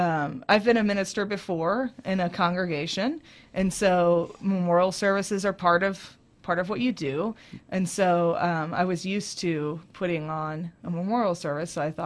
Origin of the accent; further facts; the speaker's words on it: San Antonio, Texas, United States; I grew up in San Antonio, so I used to go to the one they had one there every year at this big park that people used to gather